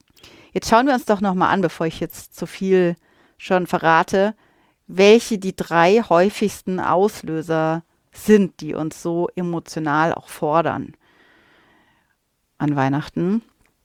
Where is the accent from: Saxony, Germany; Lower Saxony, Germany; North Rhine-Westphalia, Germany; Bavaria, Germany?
Bavaria, Germany